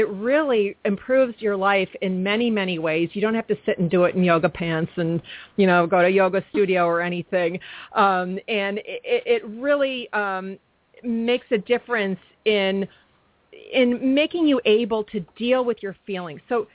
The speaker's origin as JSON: {"language": "English", "country": "United States", "said": "Because we're American, we want it instantly."}